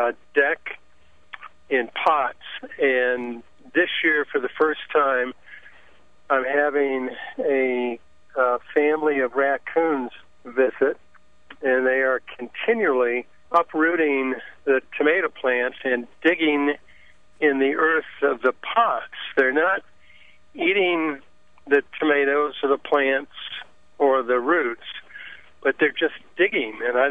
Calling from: Kingsport, Tennessee, United States; I'm from Kingsport, Tennessee, which is the northeast corner of Tennessee.

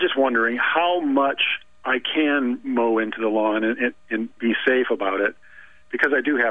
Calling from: Traverse City, Michigan, United States; Well, I'm calling from Traverse City, Michigan, which is in the northwestern part of the Lower Peninsula of Michigan.

